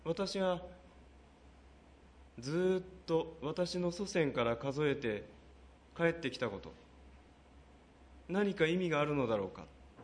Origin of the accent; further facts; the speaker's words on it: Tokyo, Japan; now in Yamanashi, Japan; 私自身は東京の生まれで東京の育ちなんですが、実は私の祖父までこの山梨の人でした。